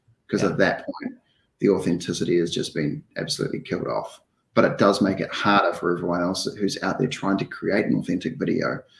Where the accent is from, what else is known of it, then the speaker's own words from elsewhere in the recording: New Zealand; I'm from New Zealand. I've got a law background. I'm now a tech company founder.